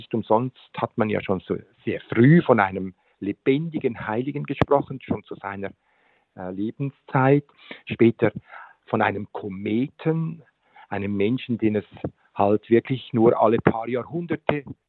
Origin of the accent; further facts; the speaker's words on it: Einsiedeln, Schwyz, Switzerland; Ich bin ganz in der Nähe von Einsiedeln aufgewachsen. Das gehört zur Pfarrei und Gemeinde Einsiedeln, Willerzell am Sielsee. Und ich habe dann in Einsiedeln an der Klosterschule auch die Matura gemacht.